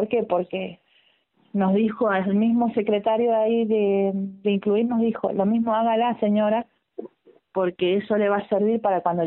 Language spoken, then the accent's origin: Spanish; San Martín, Mendoza, Argentina; Nosotros ya hace 6 años que estamos de vuelta radicados acá en Mendoza, porque somos mendocinos, somos de acá de San Martín, Mendoza, nosotros